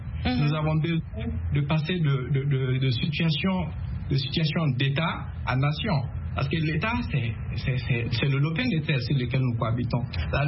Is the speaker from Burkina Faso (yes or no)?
yes; Falagountou, Sahel, Burkina Faso; moi, je viens de la région du Sahel. Je viens de Falagountou, c'est à quelques encablures de Gibo, et je connais très bien toute la zone.